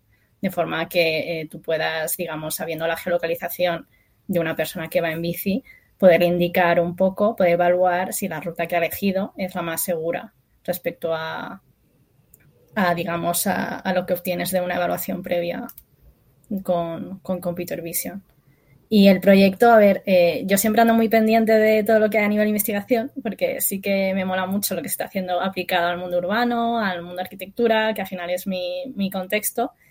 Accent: Madrid, Community of Madrid, Spain; Pues yo soy de Madrid

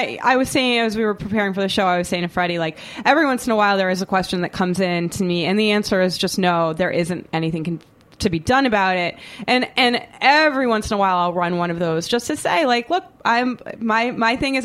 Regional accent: Boston, Massachusetts, United States; I'm from Boston.

